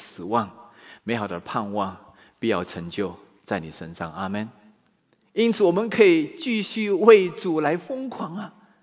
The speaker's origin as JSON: {"language": "Chinese", "country": "China", "said": "我们中国人不讲死，不谈死，谈死色变啊"}